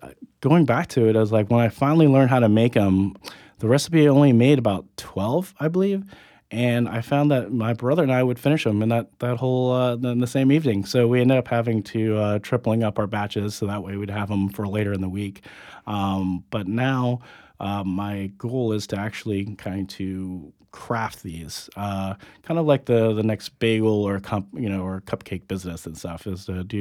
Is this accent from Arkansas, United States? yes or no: no; Tallahassee, Florida, United States; So growing up in Tallahassee, we had obviously a very Vietnamese upbringing, but we also were benefited by having an American culture that helped shape our lives